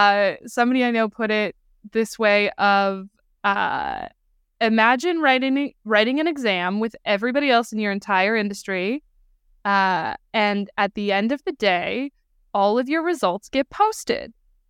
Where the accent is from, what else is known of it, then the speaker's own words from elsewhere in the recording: Saskatoon, Saskatchewan, Canada; that's my hometown fringe